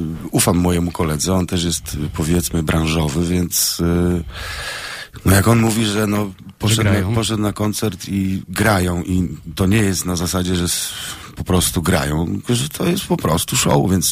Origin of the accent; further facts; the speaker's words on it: Silesian Voivodeship, Poland; now in Lubusz Voivodeship; ja tam pochodzę ze Śląska, ale już duszą i sercem jestem Lubuszanin.